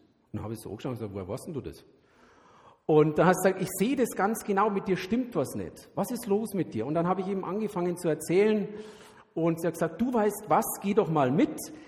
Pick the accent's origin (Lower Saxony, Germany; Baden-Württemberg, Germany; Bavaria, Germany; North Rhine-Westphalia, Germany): Bavaria, Germany; Munich; Ich bin hier in München geboren. Ich bin ein echter Münchner. Also wenn mal ein bisschen was Bayerisches rauskommt, nicht erschrecken.